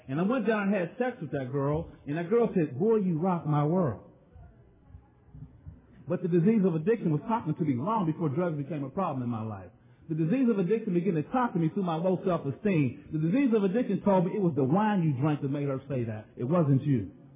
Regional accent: Pittsburgh, Pennsylvania, United States; I'm from Homewood, and that's one of the roughest parts in Pittsburgh.

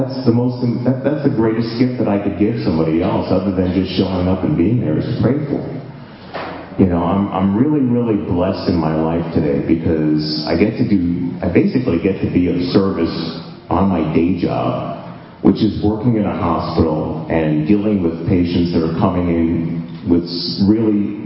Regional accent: Queens, New York, United States; I was back in my hometown in Queens, New York, going to meetings of Narcotics Anonymous

